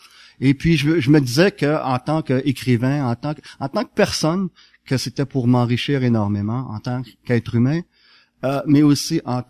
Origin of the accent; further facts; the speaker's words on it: Montreal, Quebec, Canada; moved away as an adult; also born or lived in Boston, United States; Je suis né à Montréal en 1961. Je suis resté à Montréal jusqu'à 92.